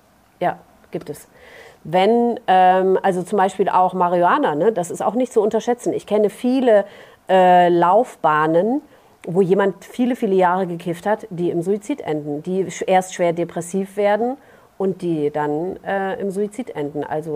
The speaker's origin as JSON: {"language": "German", "town": "Münster", "region": "North Rhine-Westphalia", "country": "Germany", "tie": "born there", "said": "ich komme ja gebürtig aus Münster"}